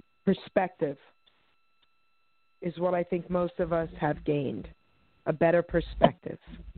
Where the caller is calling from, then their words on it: New Jersey, United States; Sweet Pea, it's a Jersey Jewel. I'm calling from New Jersey.